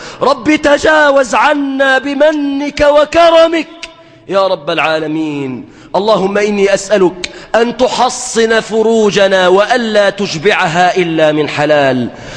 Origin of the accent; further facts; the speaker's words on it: Egypt; اللهم احفظ بلادنا مصر عزيزة قوية متماسكة يا رب العالمين